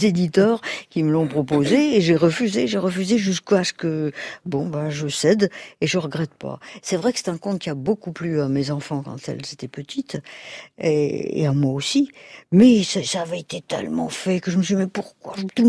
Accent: Bourgogne-Franche-Comté, France; also born or lived in Algiers, Algeria; Je crois pas, à part le couscous que j'adore. C'est fini. Non, j'ai vécu surtout en Bourgogne. Ma petite enfance, c'est en Bourgogne.

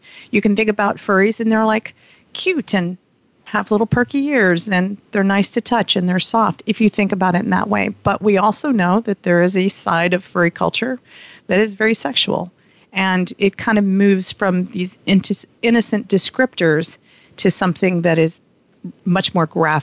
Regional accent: the South, United States; I like to tell people I'm from the South.

